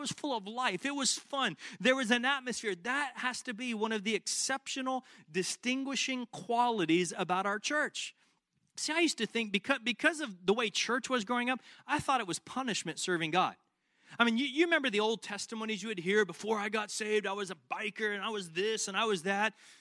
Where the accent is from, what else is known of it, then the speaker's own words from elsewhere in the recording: the South, United States; I mean, it was like when the church I grew up in the South, the more painful it was like you got greater holy points the more painful it was.